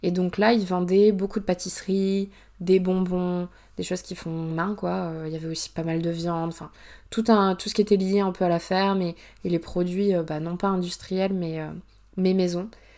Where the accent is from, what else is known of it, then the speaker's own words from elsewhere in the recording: France; j'ai pu lui expliquer voilà, que je venais de France.